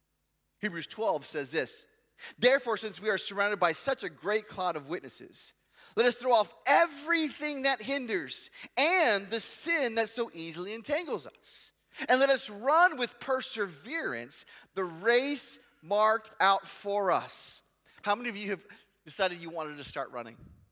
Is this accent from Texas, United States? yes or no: yes; Texas, United States; I grew up in South Texas for a few years. I was there about 10 years, Uvalde County.